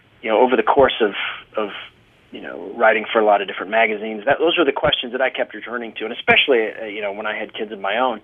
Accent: Anchorage, Alaska, United States; I grew up in Anchorage. We moved there when I was three. My dad was in the public health service

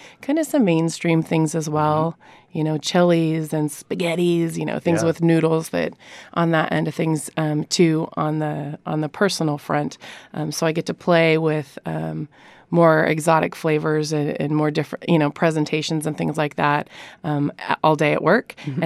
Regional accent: Idaho, United States; moved away; also born or lived in Montana; So I'm originally from Idaho and spent about 12 years in Montana.

